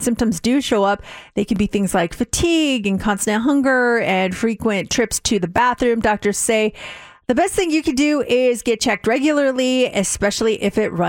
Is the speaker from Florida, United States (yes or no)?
no; Denver, Colorado, United States; The only reason I know that is because I hail from the Mile High City, Denver.